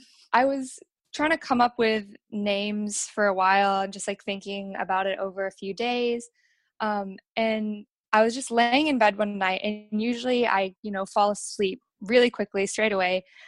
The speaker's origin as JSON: {"language": "English", "country": "Australia", "tie": "born or raised there", "also_born_or_lived": "California, United States", "said": "And I was born in California. We moved over to Australia when I was about 7 years old."}